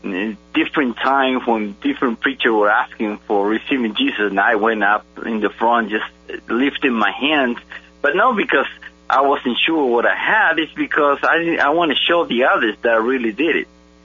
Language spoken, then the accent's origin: English; Argentina; born there; English is a second language; I was born in Argentina in a Christian family.